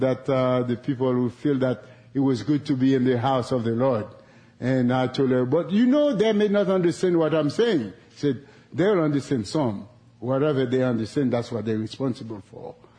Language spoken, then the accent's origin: English; Haiti; now in Casper, United States; I'm from Haiti. My blood is thin.